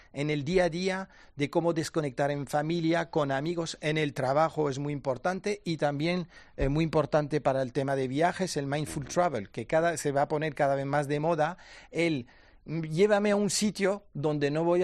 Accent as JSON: {"language": "Spanish", "country": "France", "said": "Pues de familia extremeña. Soy francés de familia extremeña."}